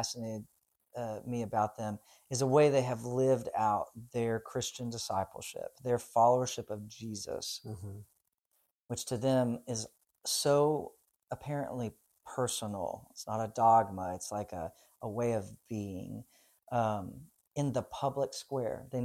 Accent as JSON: {"language": "English", "town": "Nashville", "region": "Tennessee", "country": "United States", "said": "And they introduced me, said I was from Nashville."}